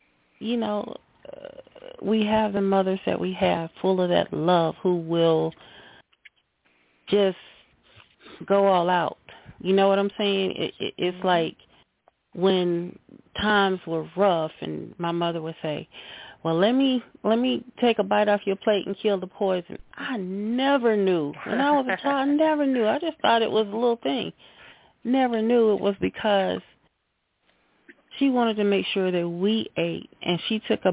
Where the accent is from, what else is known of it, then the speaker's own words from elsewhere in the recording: North Carolina, United States; And I'm from North Carolina, too, so I'm like